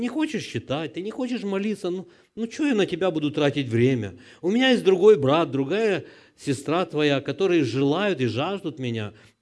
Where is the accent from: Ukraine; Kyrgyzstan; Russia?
Ukraine; Да, я с Украины. Я переживаю за украинский народ